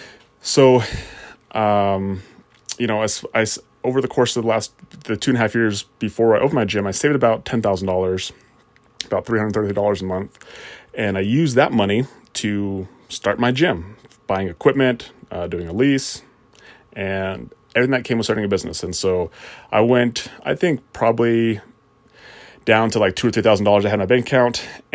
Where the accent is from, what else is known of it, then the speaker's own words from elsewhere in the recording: Utah, United States; born there; also born or lived in Germany / Texas / Montana; where I was born in Utah, and then we lived in Germany, and then Texas, we ended up in Montana.